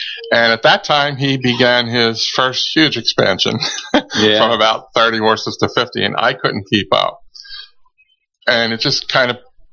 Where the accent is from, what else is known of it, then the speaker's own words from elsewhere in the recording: Philadelphia, Pennsylvania, United States; also born or lived in Florida; now in Kentucky, United States; Originally grew up in Philadelphia, 20 years there. Then the next 25 around Florida.